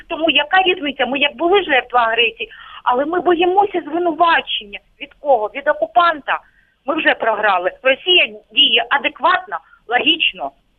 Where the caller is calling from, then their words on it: Luhansk Oblast, Ukraine; Я з Луганщини.